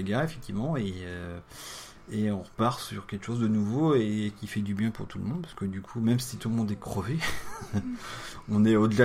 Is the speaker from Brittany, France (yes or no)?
no; Normandy, France; moi, je suis originaire de la Manche.